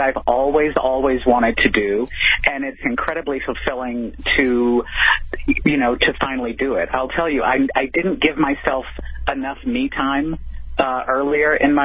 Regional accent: the South, United States; born or raised there

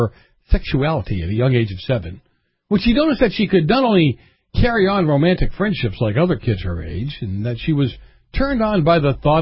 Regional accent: Massachusetts, United States; In Massachusetts, my hometown, God bless America.

